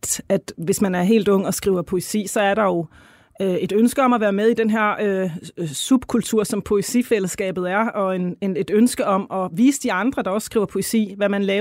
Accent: North Denmark Region, Denmark; jeg kom jo fra landet. Jeg var kommet fra Vendsyssel til Aarhus, og jeg sad i Aarhus på det her tidspunkt, studerede litteraturhistorie.

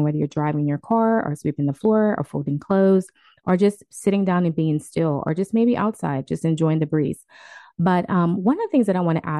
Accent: Louisiana, United States; moved away; I'm not in Louisiana, but I'm from Louisiana

